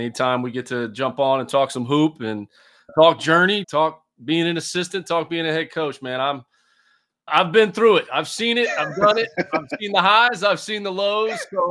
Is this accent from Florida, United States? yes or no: yes; Ocala, Florida, United States; do what 95% of my hometown, Ocala, Florida, did when they went off to college.